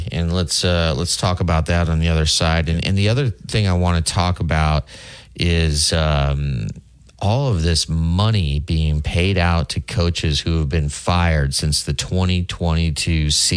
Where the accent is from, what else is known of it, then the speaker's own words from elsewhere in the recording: Lincoln, Nebraska, United States; including two coaches from Auburn and one from my hometown of Lincoln, Nebraska.